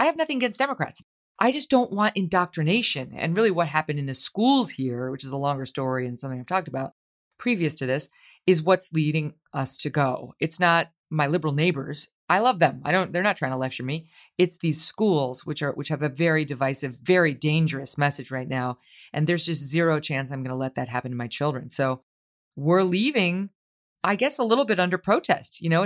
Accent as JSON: {"language": "English", "town": "Syracuse", "region": "New York", "country": "United States", "also_born_or_lived": "Albany", "said": "I'm from Syracuse. I'm from Albany. I'm from New York City. These are the places I've spent my life."}